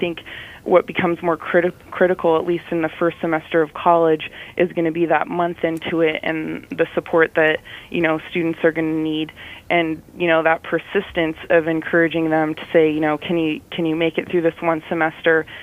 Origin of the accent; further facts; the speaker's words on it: Bethel, Alaska, United States; I myself am rural educated. I'm a UBIC from Bethel, Alaska